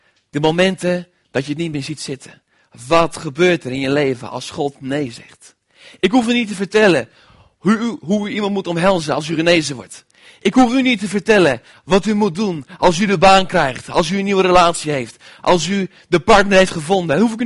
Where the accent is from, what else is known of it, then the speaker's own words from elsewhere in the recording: Putten, Gelderland, Netherlands; Ik ben inmiddels 25 jaar geworden. Ik kom uit Putten